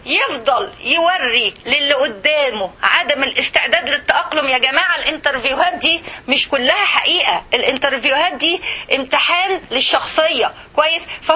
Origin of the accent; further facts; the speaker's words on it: Egypt; انت ما تكلمي حد عندنا في مصر الا دكتوره ودكتور